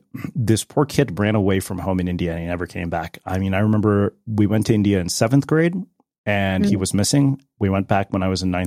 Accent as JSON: {"language": "English", "town": "Edmonton", "region": "Alberta", "country": "Canada", "tie": "born or raised there", "said": "when I was growing up in Edmonton"}